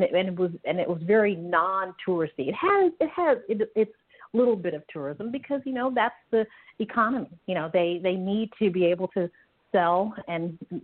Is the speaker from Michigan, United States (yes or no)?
yes; Michigan, United States; I'm originally from Michigan